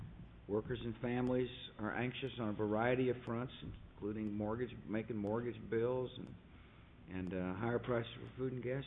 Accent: Midland, United States; You know, I grew up in Midland

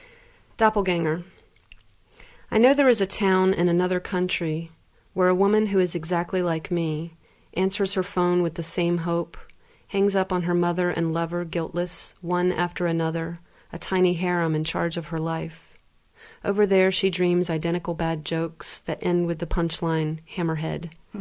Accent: United States; I have a certain awareness of being an American who is subjected to lots of public discourse

